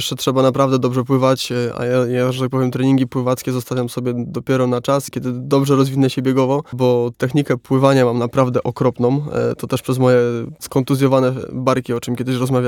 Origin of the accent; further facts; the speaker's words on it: Kolonowskie, Opole Voivodeship, Poland; kolega z mojej rodzinnej miejscowości z Kolonowskiego